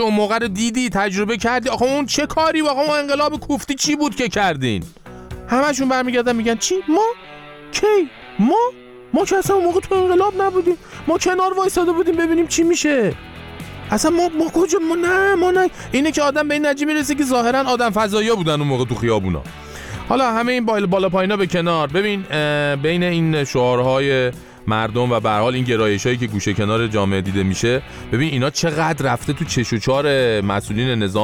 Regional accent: Iran; ببین هر جا تا میگی من ایرانیم همه اتوماتیک جلو دلا میشن

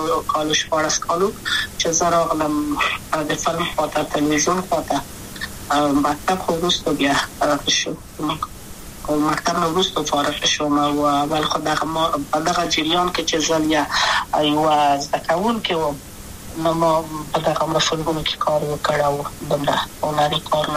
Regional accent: Kabul, Afghanistan; also born or lived in Maidan Wardak; د پلار می د وردګو ولایت خلګنس چې کېدلې د کابل په تختپل سیمه کې یم او لویا شویم کابل که یم

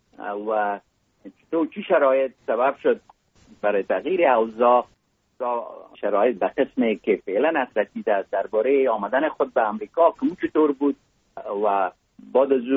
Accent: Mazar-i-Sharif, Balkh, Afghanistan; born there; آدم در جای مثل مزار شریف که در اونجا متولد شدم

